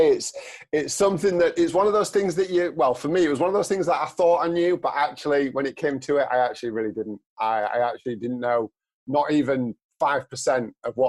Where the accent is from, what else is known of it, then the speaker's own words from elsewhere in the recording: Yorkshire and the Humber, United Kingdom; accent: East Yorkshire; now you're going to have to excuse my East Yorkshire accent, shall we say